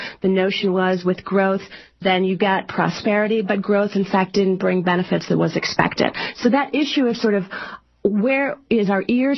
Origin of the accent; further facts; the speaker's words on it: United States; I remember as a post-adolescent that being an American in Europe wasn't quite so hard. We didn't have to lie and say we were Canadian